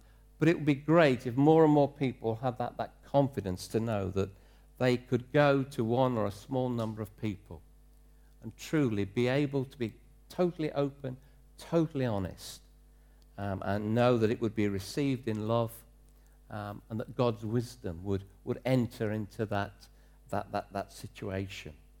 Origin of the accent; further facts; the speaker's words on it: East Midlands, United Kingdom; I grew up in Leicestershire, praise the Lord